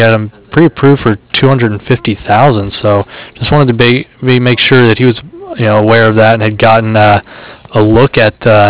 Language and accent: English; Kansas, United States; Gosh, yeah, I grew up in Kansas. It's the same way.